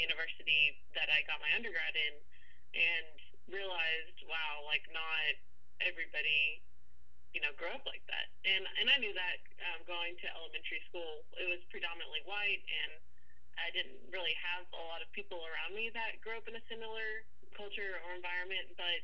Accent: Tahlequah, Oklahoma, United States; And so I grew up around the Tahlequah area, the Muscogee area, the Fort Gibson area. And my grandparents live in Vianne, which is kind of where they've settled down.

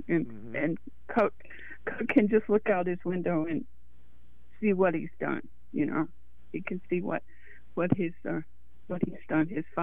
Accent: Mississippi, United States; I grew up in Mississippi

